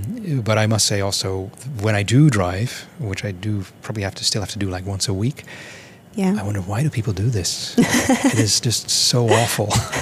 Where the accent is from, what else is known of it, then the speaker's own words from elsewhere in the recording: Netherlands; I come from the Netherlands where I just don't understand why you would need it.